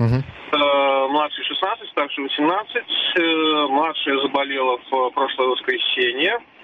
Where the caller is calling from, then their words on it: Saint Petersburg, Russia; Санкт-Петербург.